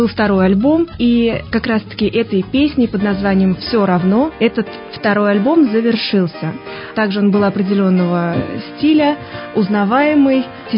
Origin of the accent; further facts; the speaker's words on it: Penza, Penza Oblast, Russia; also born or lived in Kamenka; Родилась я в Каменке, пошла в музыкальную школу, закончила уже музыкальную школу в Пензе, потому что в возрасте 11 лет я переехала.